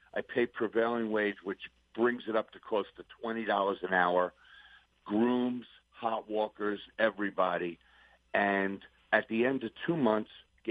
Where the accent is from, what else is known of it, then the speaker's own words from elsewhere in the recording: New York, United States; I mean, I'm a New Yorker born and raised. I bleed New York racing my whole life.